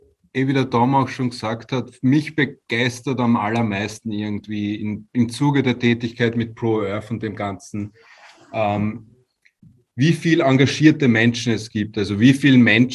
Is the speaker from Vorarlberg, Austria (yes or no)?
no; Eisenstadt, Burgenland, Austria; born there; Und ich bin ein gebürtiger Eisenstädter und das ist gleich die Nachbarortschaft.